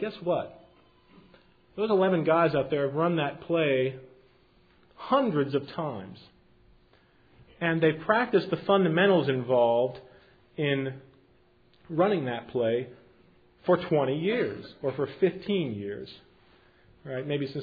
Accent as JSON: {"language": "English", "town": "Columbus", "region": "Ohio", "country": "United States", "tie": "born or raised there", "said": "I grew up in Columbus, Ohio. I have a natural attachment to Ohio State because it's in Columbus, Ohio."}